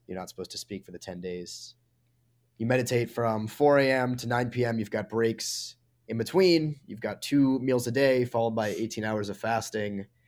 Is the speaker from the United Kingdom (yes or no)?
no; Boston, Massachusetts, United States; In fact, I'm from Boston. There's one 40 minutes from my house